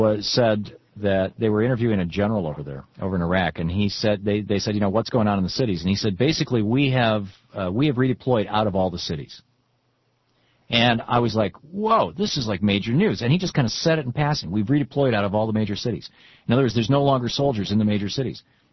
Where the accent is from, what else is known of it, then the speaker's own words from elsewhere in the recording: Michigan, United States; moved away; I grew up in Michigan, but I haven't lived there since 1978, so I'm a little out of touch.